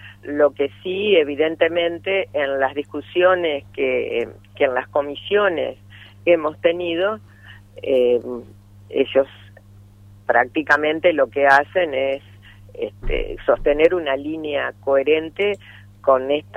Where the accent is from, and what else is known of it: Argentina